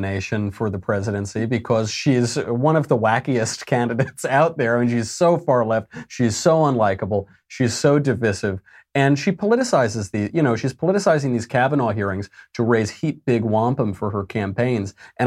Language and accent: English; New York, United States; now in California, United States; I'm from New York. I live in California.